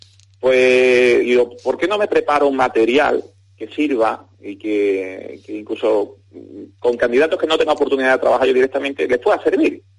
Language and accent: Spanish; Lora del Río, Andalusia, Spain; solamente en mi pueblo, en Lora del Río, se va a hacer en abierto